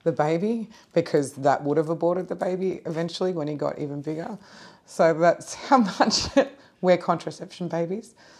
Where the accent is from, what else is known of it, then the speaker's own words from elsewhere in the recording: Yarrawonga, Victoria, Australia; born there; I was born in Yarrawonga in Victoria.